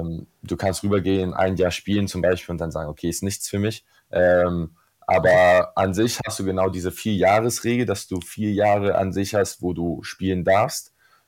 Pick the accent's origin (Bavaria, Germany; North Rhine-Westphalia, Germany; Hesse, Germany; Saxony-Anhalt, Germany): Hesse, Germany; Frankfurt; nachdem ich mein Abi 2019 in Frankfurt gemacht habe, also ich bin Frankfurter